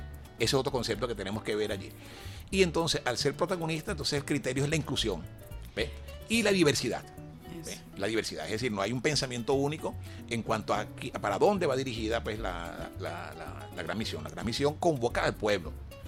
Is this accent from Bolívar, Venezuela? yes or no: no; Panaquire, Miranda, Venezuela; Yo soy un barloventeño por los cuatro costados, ¿no? Nací en Panaquire. Pero entonces, bueno, estuve en el censo y en Tacarigua, estuve en Brión, municipio de Brión y en Curiepe